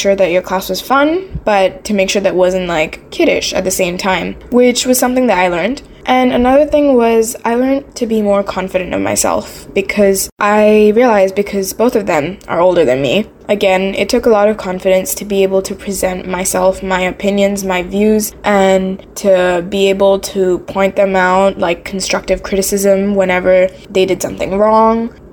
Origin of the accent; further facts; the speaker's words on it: Singapore; I'm 16 years old and I'm from Singapore.